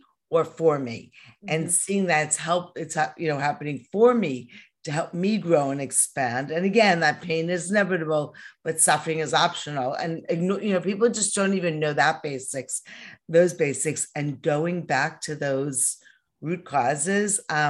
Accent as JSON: {"language": "English", "town": "New York City", "region": "New York", "country": "United States", "tie": "born or raised there", "said": "but growing up in New York as a neurotic New York Jewish mother, you know, I didn't even believe in a God."}